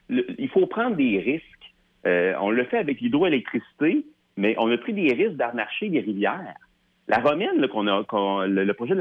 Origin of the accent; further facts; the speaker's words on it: Lévis, Quebec, Canada; Je suis de Lévis à France-Canada, le Léoduc.